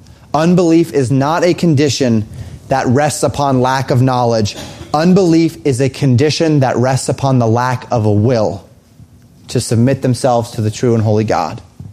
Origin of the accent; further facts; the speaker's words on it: Colorado, United States; I grew up in Colorado, right? So I always knew which way west was. You just look for the mountains.